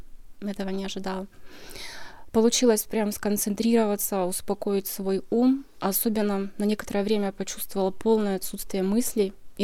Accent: Abakan, Khakassia, Russia; я из Абакана.

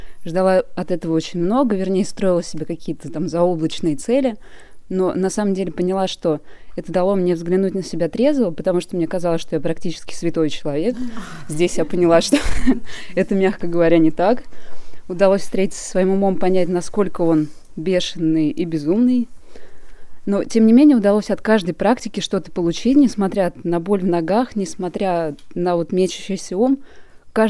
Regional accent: Moscow Oblast, Russia; я из Подмосковья.

